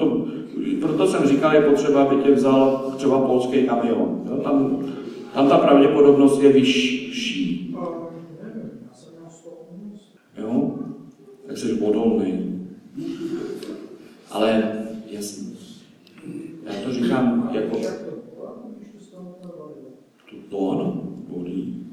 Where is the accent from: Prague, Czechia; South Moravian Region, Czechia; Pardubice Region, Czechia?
Pardubice Region, Czechia; Svitavy; jsem ze Svitav, jsem teďka tady na Houbě s váma v Hradci